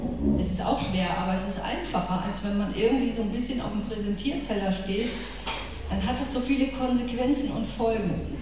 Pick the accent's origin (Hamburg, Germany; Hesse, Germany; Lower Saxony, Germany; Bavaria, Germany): Lower Saxony, Germany; Gifhorn; Ihr hört das vielleicht auch in meinem Dialekt. Ich komme gebürtig aus Gifhorn, das ist bei Hannover. Dort spricht man das beste Deutsch.